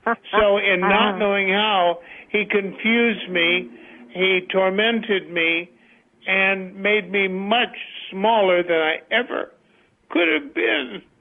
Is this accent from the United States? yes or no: yes; Cedar Rapids, Iowa, United States; Donna, I lived in Cedar Rapids, Iowa, and my father came here as a Lebanese immigrant with his mother